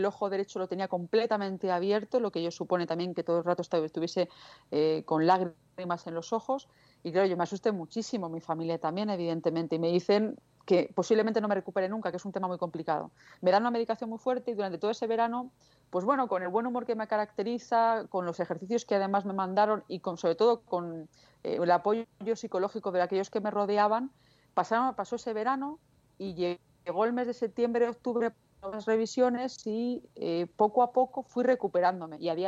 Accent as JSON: {"language": "Spanish", "town": "Valladolid", "region": "Castile and León", "country": "Spain", "said": "mis padres, que como bien decía, yo soy de Valladolid, venían de Valladolid a recogerme a Madrid"}